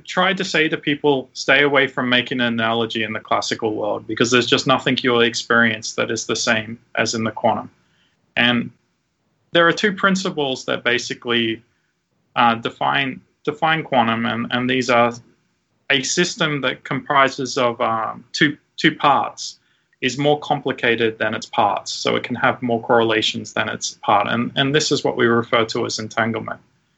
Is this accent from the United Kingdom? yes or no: no; Brisbane, Queensland, Australia; moved away as an adult; now in United States; I grew up in Australia, in Brisbane.